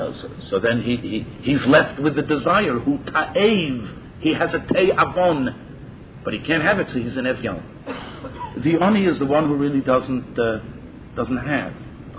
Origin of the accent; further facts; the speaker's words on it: Brooklyn, New York, United States; I come from Brooklyn. And in Brooklyn, nobody ever fetched me, that's all.